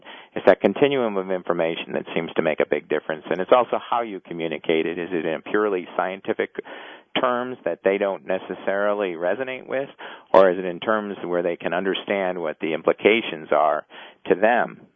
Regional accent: Illinois, United States; Impacted by tornadoes when I was, 7 or 8 years old in my hometown in northern Illinois.

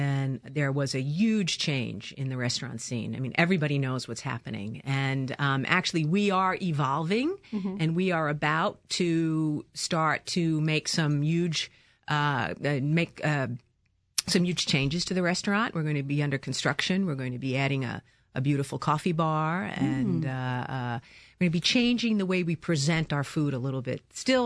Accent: New York, United States; accent: New York; moved away as an adult; now in Italy; I'm a New Yorker. I'm a New York girl, Long Island girl. Went to Italy back in, you can't add up the years, promise.

